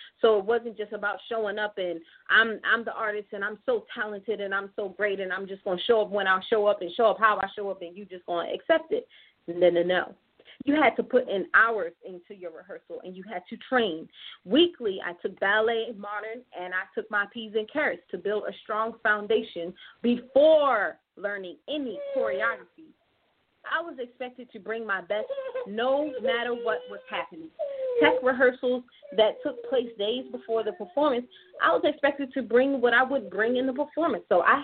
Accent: Baltimore, Maryland, United States; I have returned back to my hometown of Baltimore, and I'm here to reclaim the missing parts

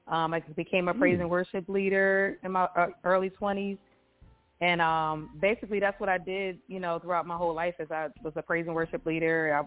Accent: New Jersey, United States; now in Baltimore, United States; because I'm originally from Jersey. I'm not a original Baltimorean.

